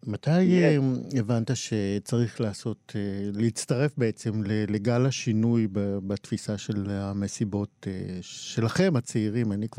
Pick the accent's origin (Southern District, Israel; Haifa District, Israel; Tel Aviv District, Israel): Southern District, Israel; Kerem Shalom; אלבום הבכורה מדבר על הילדות שלי ביישוב הקרוב ביותר לעזה, כרם שלום.